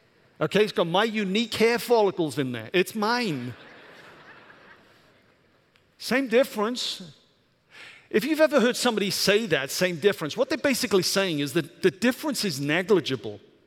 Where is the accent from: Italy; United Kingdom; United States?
United Kingdom; Wales; but I'm Welsh, so it's part of my flag, right?